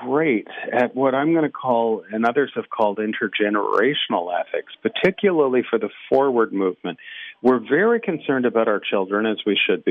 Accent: Canada; being Canadian, in the arc of my career

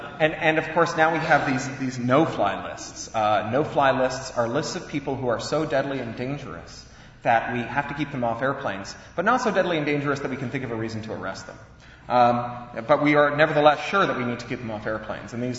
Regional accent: Canada; also born or lived in London, United Kingdom; now in Los Angeles, United States; I mostly live in London, England. I'm spending a year in Los Angeles now, and I'm a Canadian.

